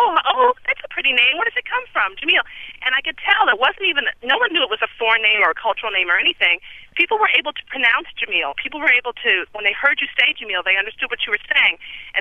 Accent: St. Louis, Missouri, United States; moved away; also born or lived in Los Angeles; I was born in Los Angeles. We moved away to St. Louis, Missouri, and I grew up in an extremely conservative county of suburb of St. Louis.

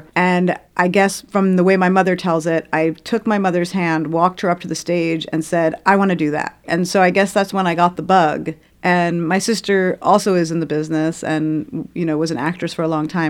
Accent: Brooklyn, New York, United States; When you're old enough to kind of just like do it yourself and take yourself on the subway, I'm from Brooklyn, and, you know, to take yourself into the city

